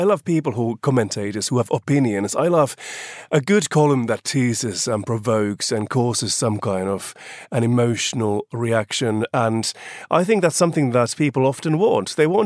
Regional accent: Finland; what's happening in my home country of Finland

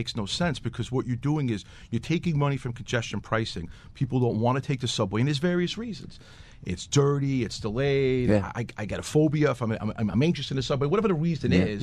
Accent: Brooklyn, New York, United States; You know, we had spoken earlier, I'm from Brooklyn

